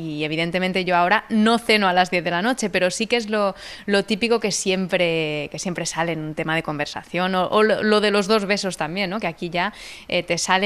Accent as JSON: {"language": "Spanish", "town": "Barcelona", "region": "Catalonia", "country": "Spain", "tie": "born or raised there", "also_born_or_lived": "Andorra", "said": "yo al final me he criado en Barcelona, pero soy de Andorra"}